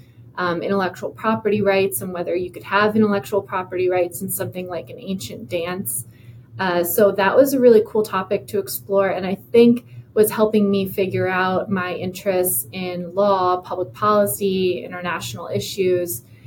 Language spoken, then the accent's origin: English; Kennett Square, Pennsylvania, United States; I'm from Kennett Square, Pennsylvania. I was a little hesitant to go to Penn State at first because it felt too close to home.